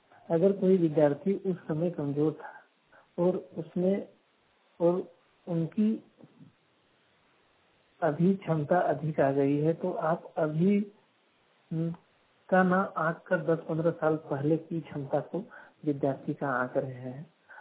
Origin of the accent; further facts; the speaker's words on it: Taromari, Jharkhand, India; ग्राम तारोमारी, प्रखंड चंद्रपुरा, जिला बोकारो का रहने वाला हूँ।